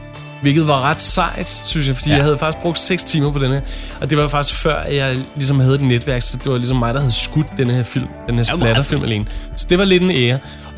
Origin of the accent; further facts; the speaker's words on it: Frederiksberg, Capital Region of Denmark, Denmark; also born or lived in Copenhagen; Jeg er født i København og vokset op på Frederiksberg.